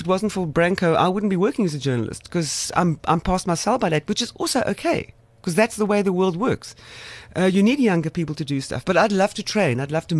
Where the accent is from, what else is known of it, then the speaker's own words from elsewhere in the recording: South Africa; No, I'm a South African.